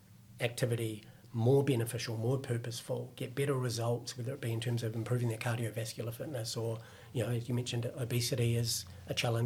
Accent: New Zealand; I'm a Kiwi, so which is why I've got this horrible accent

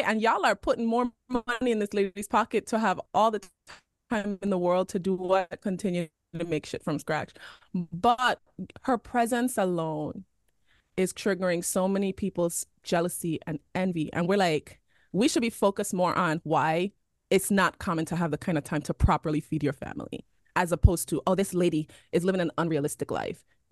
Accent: U.S. Virgin Islands; Even us, we're from the Virgin Islands. Yeah, we get some of the processed bullshit at the grocery store, but majority of our diets growing up, our moms were making rice, chicken and beans every night.

